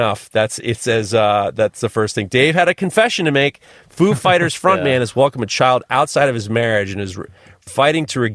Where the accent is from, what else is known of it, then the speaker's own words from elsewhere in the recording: New York, United States; I'm from New York.